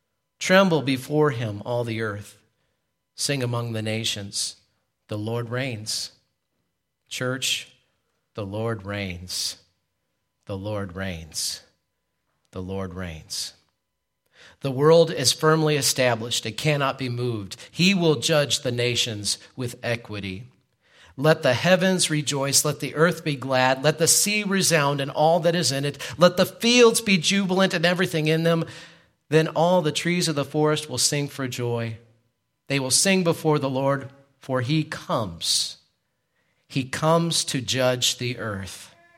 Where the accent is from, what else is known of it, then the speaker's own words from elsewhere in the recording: United States; yes, I'm an American, and I'm proud of this country